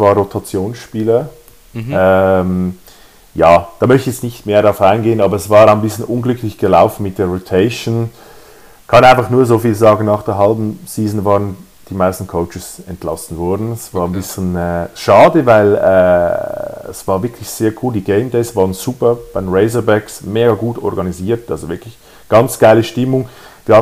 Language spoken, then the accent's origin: German; Switzerland; also born or lived in Greece; Ja, doch, ja. Also wir sind Schweizer